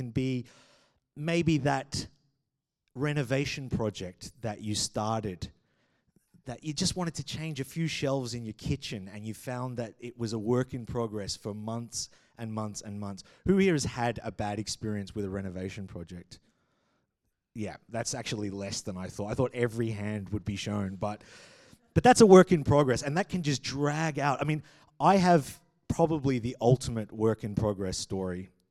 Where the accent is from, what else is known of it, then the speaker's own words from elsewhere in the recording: Australia; accent: Australian English; I'm from Australia, so I'm going to be speaking in Australian English